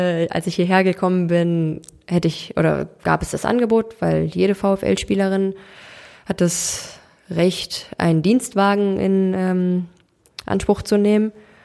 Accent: Cologne, North Rhine-Westphalia, Germany; Ich bin in Köln geboren, bin hier groß geworden

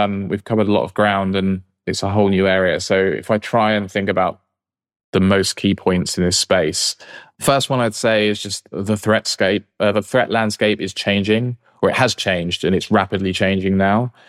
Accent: United Kingdom; I'm British

